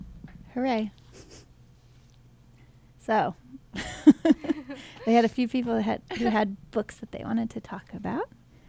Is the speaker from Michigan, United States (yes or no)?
no; Hudson, New York, United States; And I'm also from Hudson, and I'm an adult.